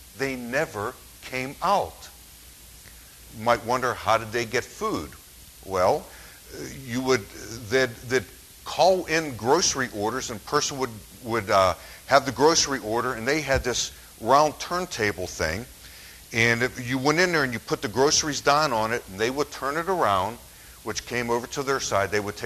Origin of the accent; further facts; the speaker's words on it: Pittsburgh, Pennsylvania, United States; You know, where I grew up in Pittsburgh, I'll never forget this.